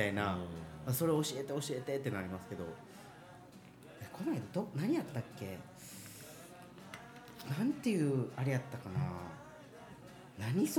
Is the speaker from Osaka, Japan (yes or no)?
yes; Osaka, Japan; どこ出身なんですかって言われて、大阪ですって、みたいな、全然大阪弁じゃないですねって、標準語めっちゃ喋りますねって言われて